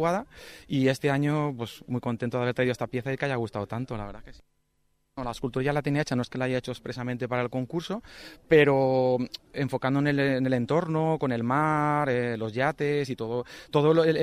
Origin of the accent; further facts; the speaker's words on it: Valencia, Valencian Community, Spain; vengo desde Valencia, efectivamente. Tengo el estudio allí en el centro de Valencia.